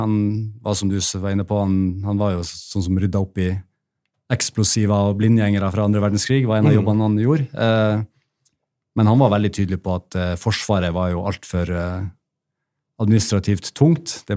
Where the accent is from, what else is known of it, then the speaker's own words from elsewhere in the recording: Bjerkvik, Nordland, Norway; Altså, jeg kommer jo fra Bjerkvik og å kjøre Oslo til Bjerkvik er 1500 kilometer.